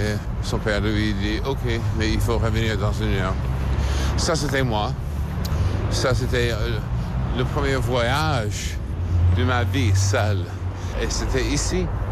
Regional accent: New York, United States; now in France; quand j'ai grandi dans le Upper West Side, c'était le 7e étage aussi.

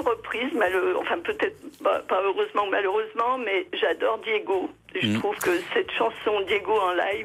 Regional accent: Lyon, Auvergne-Rhône-Alpes, France; Je suis lyonnaise, j'ai 73 ans, donc à peu près l'âge

